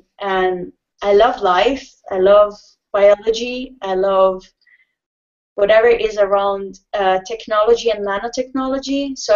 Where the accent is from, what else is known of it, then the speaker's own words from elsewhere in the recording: Italy; Well, growing up in Italy is like, I would say, for my town, is a very little town. So you have just like 60,000 people. And life is really like simple.